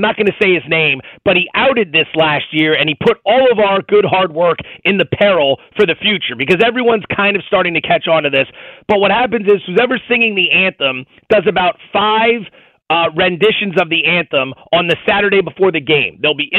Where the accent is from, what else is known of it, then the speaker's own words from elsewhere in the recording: Philadelphia, Pennsylvania, United States; Growing up in the Philadelphia area